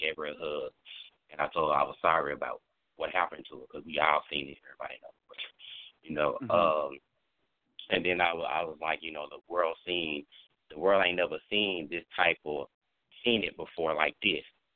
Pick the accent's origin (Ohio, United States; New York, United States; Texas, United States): Texas, United States; Dallas; I grew up in Dallas, the outskirts of Dallas